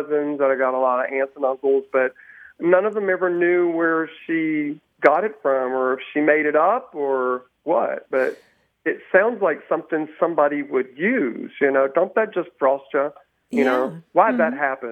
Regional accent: Dallas, Texas, United States; I'm from Dallas, Texas.

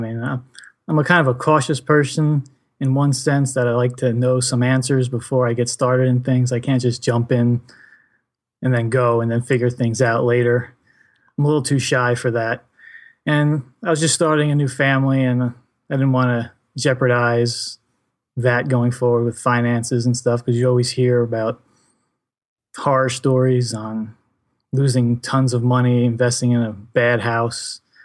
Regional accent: New Jersey, United States; I am from New Jersey.

